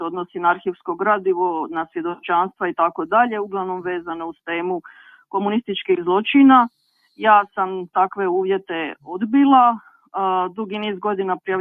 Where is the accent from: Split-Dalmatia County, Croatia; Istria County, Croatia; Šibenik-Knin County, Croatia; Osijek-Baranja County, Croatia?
Split-Dalmatia County, Croatia; Split; moved away as an adult; also born or lived in Zagreb; now in England, United Kingdom; Ja sam rođena i odrasla u Splitu, ali sam studirala na Sveučilištu u Zagrebu. Nakon toga sam i živjela u Zagrebu, da bi kasnije otišla u Englesku